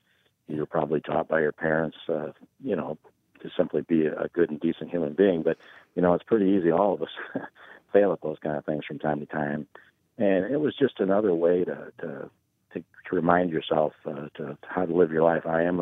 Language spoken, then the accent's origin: English; Vermillion, South Dakota, United States; I grew up in Vermilion, and my dad had joined Lodge in Vermilion